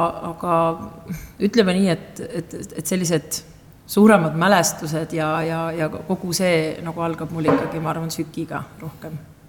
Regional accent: Saare County, Estonia; moved away as an adult; now in Tallinn, Estonia; 2011. aastal ma tulin siis Saaremalt ära ja mitte sellepärast, et ma ise, et midagi oleks Saaremal nagu pahasti olnud, aga lihtsalt elu tõi Tallinnasse.

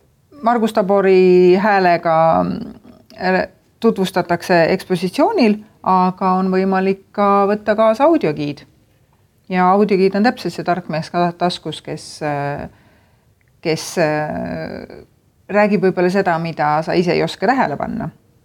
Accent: Kuressaare, Saare County, Estonia; Suuremal saarel on minu juurikad Kuressaares ja Vättapoolsaarel. Et Vättapoolsaarel elavad siia maani minu vanemad ja minu vanaema. Vennapere elab küll nüüdseks juba Tallinnas ja mina siis Kõrvalsaarel.

